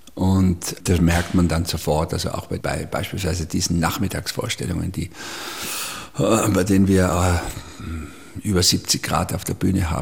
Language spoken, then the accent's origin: German; Tyrol, Austria; Wir als Tiroler sind ja immer da ein bisschen, haben wir so eine merkwürdige innere Arroganz, dass es nichts Schöneres gäbe als diese extreme Situation unseres Umfeldes, also sozusagen das Tal und die Höhe unserer Berge bis zu 3500 Meter